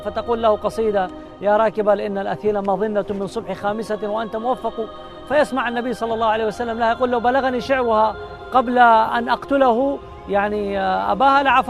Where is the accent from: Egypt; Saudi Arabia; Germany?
Saudi Arabia